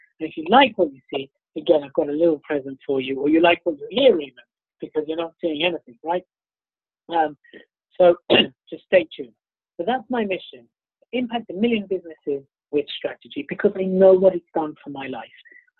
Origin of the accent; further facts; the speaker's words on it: United Kingdom; accent: British; I don't know if I kind of carry off as well as you do, Tanya, with a fabulous, with my British accent.